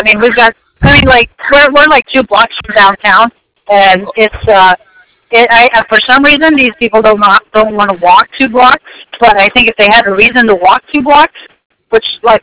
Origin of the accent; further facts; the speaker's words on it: Las Vegas, Nevada, United States; I'm from Vegas, these people here in California where I'm at are weird.